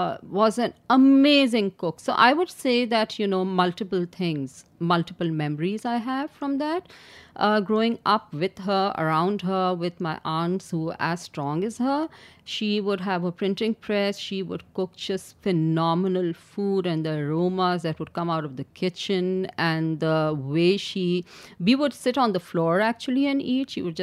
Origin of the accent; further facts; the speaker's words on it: Karachi, Sindh, Pakistan; So I was born and raised in Karachi, you know, my education was in one of the best British schools over there.